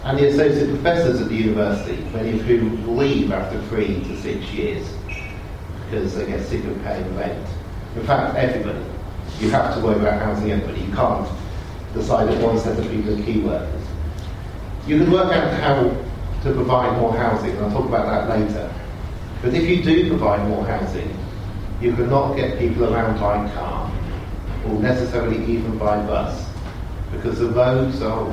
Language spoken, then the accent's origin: English; Oxford, South East England, United Kingdom; When I was growing up in Oxford